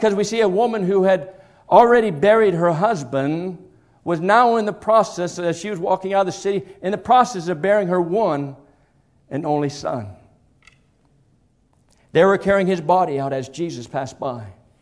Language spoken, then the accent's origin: English; Texas, United States; I'm from Texas, amen, originally.